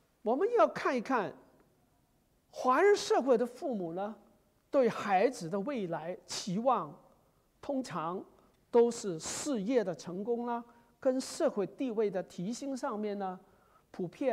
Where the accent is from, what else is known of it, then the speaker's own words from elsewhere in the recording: Hong Kong; 从我的原居地，你知道我从香港来